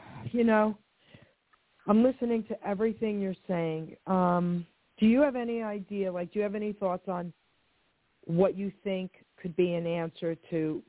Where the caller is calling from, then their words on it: New Jersey, United States; I'm calling from New Jersey.